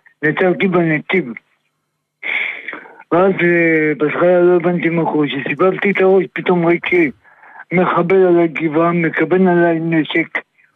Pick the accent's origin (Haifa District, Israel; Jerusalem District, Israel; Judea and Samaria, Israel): Judea and Samaria, Israel; Karnei Shomron; מקרני שומרון 19 שנה, פעם ראשונה שאני חווה אירוע כזה.